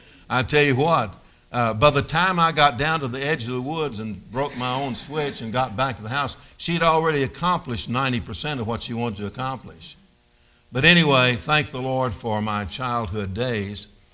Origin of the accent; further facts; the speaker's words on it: Muhlenberg County, Kentucky, United States; born there; I was born in Muhlenberg County, Kentucky, and the first place I was ever taken was to church, little country church.